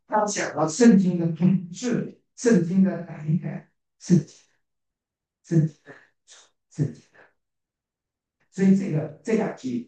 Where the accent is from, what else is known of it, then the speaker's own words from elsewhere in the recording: China; moved away as an adult; now in United States; 我们从中国来到美国，那个时候我也是，就是为了读学位，然后找个好工作